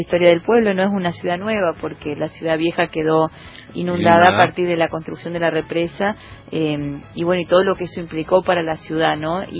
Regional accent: Entre Ríos, Argentina; yo me crié ahí muy cerquita y bueno, mi pueblo no tiene río

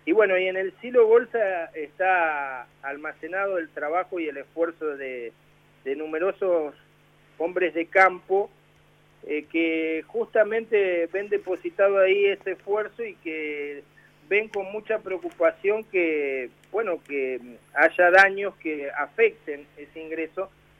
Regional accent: Felicia, Santa Fe, Argentina; born there; yo soy nacido en un pueblo, en Felicia

